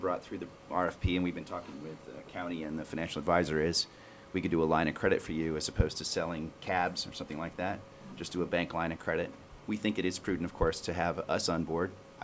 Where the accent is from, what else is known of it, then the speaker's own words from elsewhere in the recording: Huntington Beach, California, United States; I was born in Long Beach Community Hospital, and my two children were both born there, and I grew up in Huntington Beach, and I'm still here.